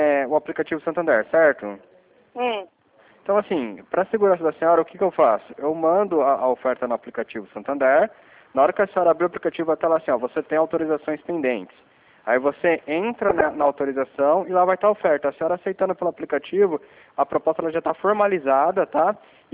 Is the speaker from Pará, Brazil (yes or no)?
no; São Paulo, Brazil; eu sou de São Paulo, tá? Não sou do Rio de Janeiro